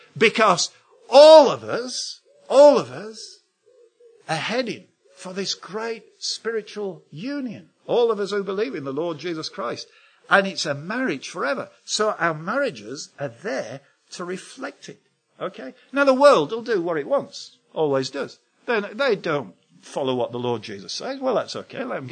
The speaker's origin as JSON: {"language": "English", "region": "Yorkshire and the Humber", "country": "United Kingdom", "said": "I can speak like this because I'm a Yorkshireman"}